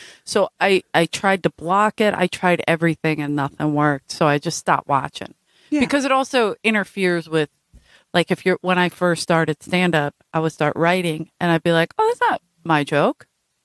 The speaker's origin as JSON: {"language": "English", "town": "Philadelphia", "region": "Pennsylvania", "country": "United States", "said": "No, I'm from South Philly."}